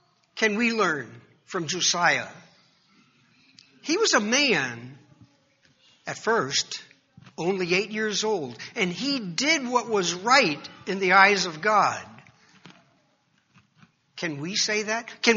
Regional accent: New York City, New York, United States; I'm Italian ancestry, and I'm from New York City.

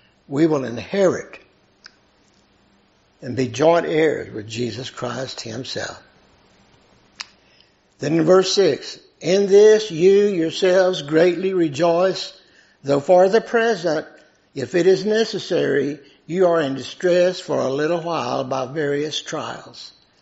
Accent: Lubbock, Texas, United States; moved away; also born or lived in Ventura, California; We moved to California that year from Lubbock, Texas, actually, and started school in California, Ventura, California.

